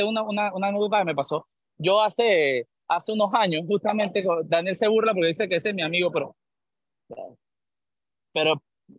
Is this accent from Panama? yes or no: yes; La Chorrera, Panamá Oeste, Panama; yo soy de Chorrera y no había nada más friki que ir a las cumbias de … cuando estaba vivo ahí al frente de la casa de … al frente de la biblioteca.